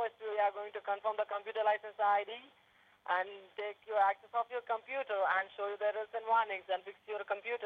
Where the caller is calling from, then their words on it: Clifton Park, New York, United States; New York, Clifton Park City.